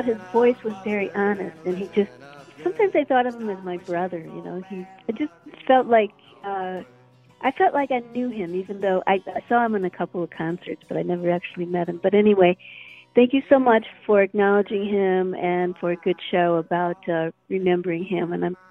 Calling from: Chicago, Illinois, United States; I'm calling from Chicago.

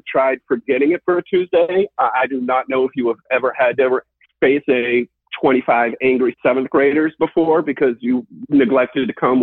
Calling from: Massachusetts, United States; From the great state of Massachusetts, the great Commonwealth of Massachusetts.

